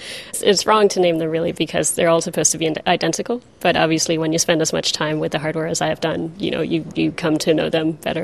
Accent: Denmark; I'm from Denmark.

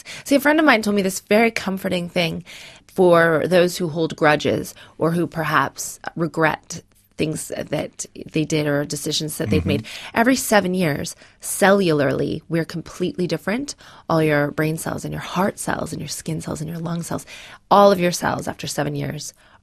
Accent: Canada; I grew up in Canada.

